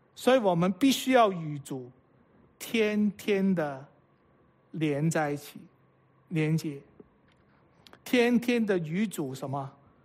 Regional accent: China; 我们中国人经常说，哎，你吃过饭了没有啊？

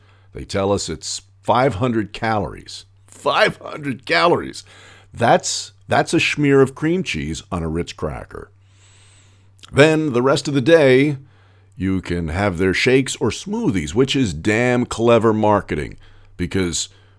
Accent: New York City, New York, United States; I grew up riding Subways in New York City

